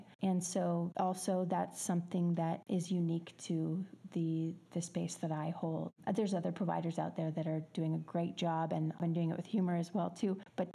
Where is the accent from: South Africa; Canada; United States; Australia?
Canada; moved away as an adult; now in Costa Rica; I'm Canadian, and I've been living here in Costa Rica now for 10 years.